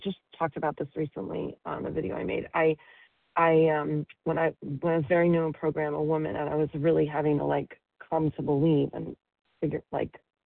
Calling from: Colorado, United States; I'm on the list as Colorado.

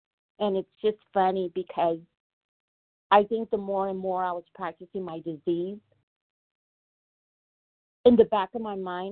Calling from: Los Angeles, California, United States; Los Angeles, California.

